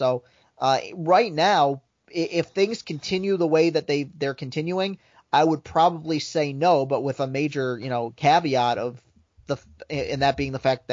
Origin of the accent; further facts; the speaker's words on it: Lansing, Michigan, United States; I lived in a house divided growing up in Lansing.